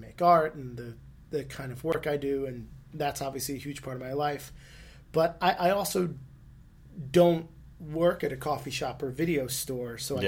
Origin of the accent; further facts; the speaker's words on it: South Plainfield, New Jersey, United States; But I would say I was from South Plainfield